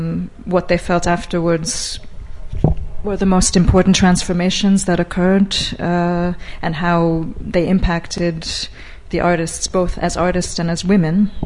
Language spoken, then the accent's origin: English; New York, United States; now in Budapest, Hungary; Since 1990. I came from New York originally.